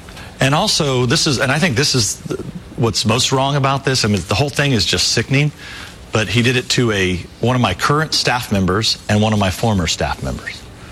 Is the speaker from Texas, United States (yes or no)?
no; California, United States; So I'm a Californian. So for sure, state law, you cannot release somebody's phone records.